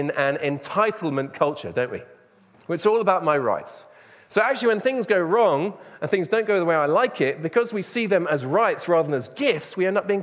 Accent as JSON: {"language": "English", "region": "England", "country": "United Kingdom", "said": "As English people, I think our national pastime is moaning, isn't it?"}